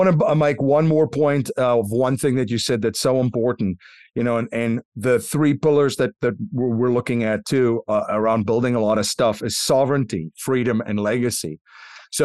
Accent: South Africa; I grew up in South Africa as a kid under apartheid regime, right? A fascist apartheid regime.

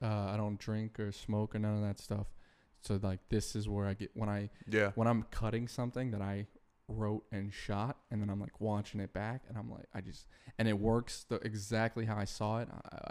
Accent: St. Petersburg, Florida, United States; also born or lived in Houston, Texas; No, I'm from St. Petersburg, Florida, originally, and then I moved to Houston, Texas, and then I moved here.

